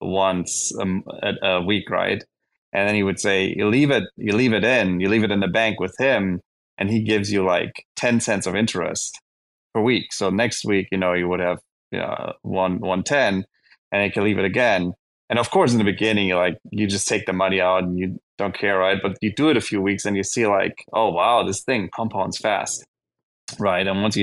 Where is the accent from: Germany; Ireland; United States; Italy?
Germany; eastern Germany; Yeah, and so I grew up in Eastern Germany